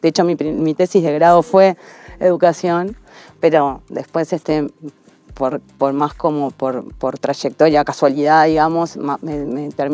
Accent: Tarariras, Colonia, Uruguay; Yo soy de Colonia, de Tarariras

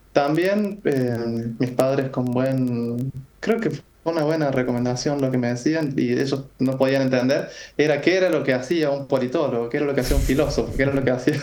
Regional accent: San Luis, Argentina; also born or lived in Córdoba; yo nací en Córdoba, pero de muy chico me vine a vivir a San Luis.

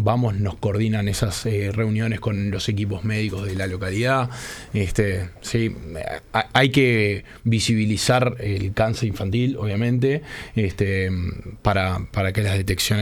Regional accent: Uruguay; para nosotros como uruguayos creo que es un orgullo

